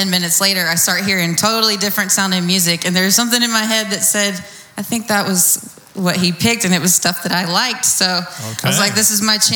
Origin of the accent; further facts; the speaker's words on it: Midlothian, United States; I was born and raised in Midlothian, graduated from Midlothian High School 2005.